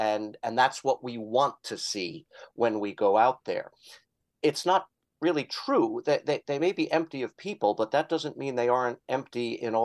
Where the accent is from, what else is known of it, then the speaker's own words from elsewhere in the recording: Philadelphia, Pennsylvania, United States; also born or lived in Ohio; I'm a big city kid. I grew up in Philadelphia. I lived on the East Coast, and then I moved to Ohio, and now I live in a very small town, surrounded by corn and soybean fields